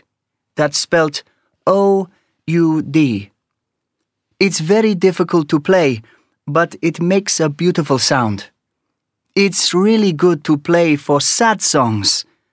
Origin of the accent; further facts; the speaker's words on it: Konya, Turkey; and I'm from Konya in Turkey.